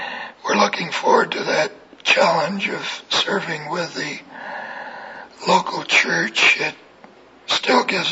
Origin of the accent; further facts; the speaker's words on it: Salem, Oregon, United States; That's just north of California. And Salem is my hometown. I was born there many years ago.